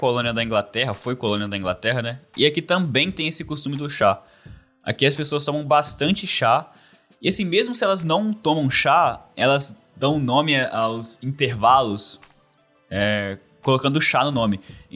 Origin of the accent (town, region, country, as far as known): Brazil